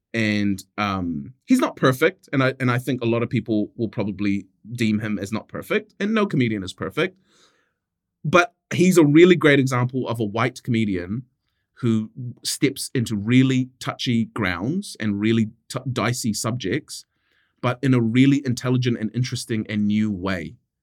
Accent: Pakistan; That was right when 9/11 happened, and being Pakistani wasn't really much of a problem because people associate Pakistan with cricket and curry and dairy owner

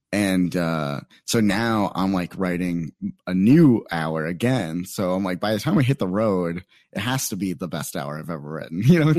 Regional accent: Phoenix, Arizona, United States; I'm new here. I'm from Phoenix. You know, it's hot there.

